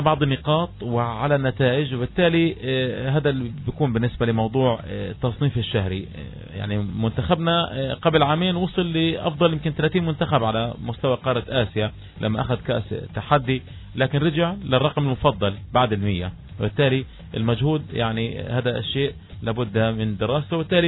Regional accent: Palestine; الوسام الوحيد كان لنا شرف كفلسطيني

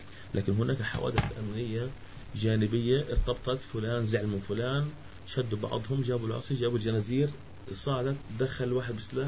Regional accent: Palestine; احنا كمجتمع فلسطيني

